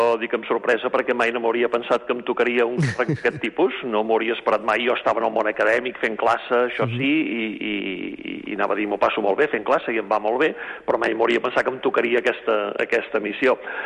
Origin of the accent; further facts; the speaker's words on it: Manresa, Catalonia, Spain; Jo sóc fill de Manresa, per tant és bisbat de Vic, i llavors ara portava 15 anys, aquests últims temps, doncs 15 anys de ser rector de Torelló, de les parròquies de Torelló